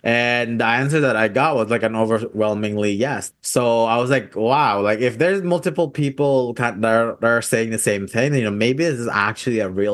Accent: Canmore, Alberta, Canada; So I'm actually from Canmore, Alberta. And as you know, Canmore is kind of like a tourist town, right?

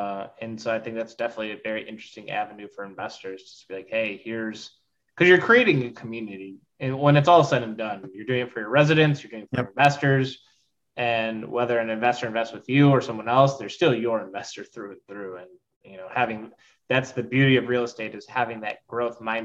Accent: Michigan, United States; Not... I'm from Michigan. You got it. You nailed it.

